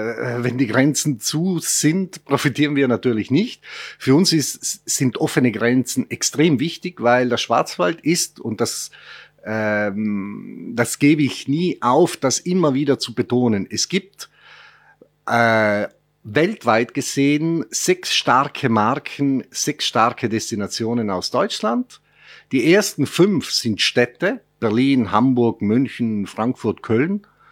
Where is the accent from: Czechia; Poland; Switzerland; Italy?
Italy; German is a second language; Also ich komme aus Italien